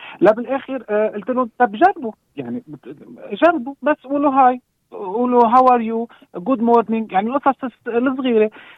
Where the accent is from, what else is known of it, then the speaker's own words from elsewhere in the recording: Lebanon; now in Australia; أنا من لبنان وحالياً عايش بأستراليا أنا ومرتي وابني